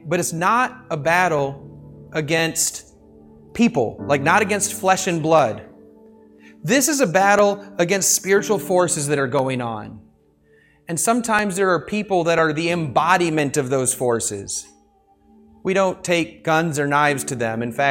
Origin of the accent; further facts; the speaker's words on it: Michigan, United States; Well, I remember growing up in Michigan, there was this guy named Gary, and he would take this hiking trip every year or two.